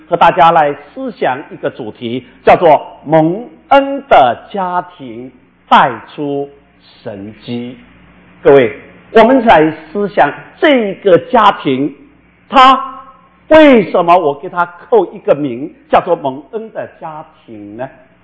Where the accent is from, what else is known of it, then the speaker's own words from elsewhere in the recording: Wenzhou, Zhejiang, China; 温州人，我是温州人，温州人娶亲他是两天